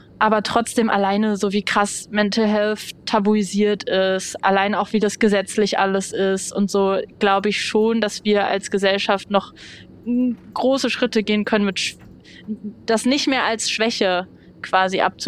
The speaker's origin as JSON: {"language": "German", "region": "Berlin", "country": "Germany", "tie": "born or raised there", "said": "So, ich bin in Berlin aufgewachsen"}